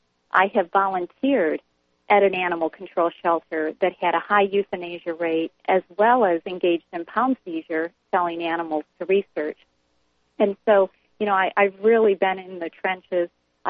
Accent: Michigan, United States; I've been involved in trying to ban this in my home state of Michigan for going on 12 years now.

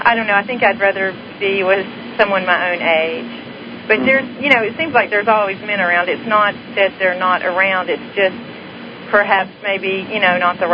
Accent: the South, United States; Oh, I was just going to say, especially growing up in the South, where it's, you know, almost prerequisite, you know, to marry and have children.

